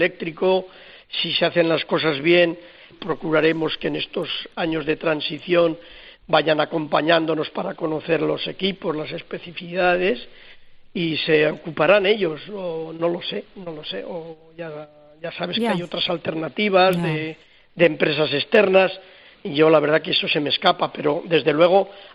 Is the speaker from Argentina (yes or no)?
no; Soria, Castile and León, Spain; yo soy de tierra adentro. Yo soy de Soria